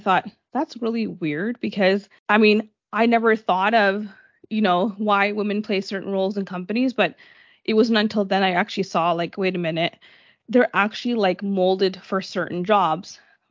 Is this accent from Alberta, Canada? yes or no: no; Mississauga, Ontario, Canada; especially growing up in Mississauga, Ontario, you know, diversity was very limited back in the 80s and 90s.